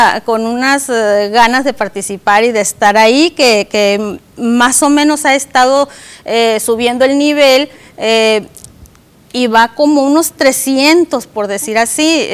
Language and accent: Spanish; Hermosillo, Sonora, Mexico; venimos de Hermosillo, somos un colectivo que se formó allá.